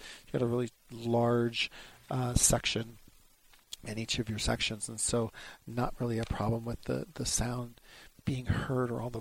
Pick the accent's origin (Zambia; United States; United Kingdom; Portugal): United States; Pleasanton, California; I'm from Pleasanton, California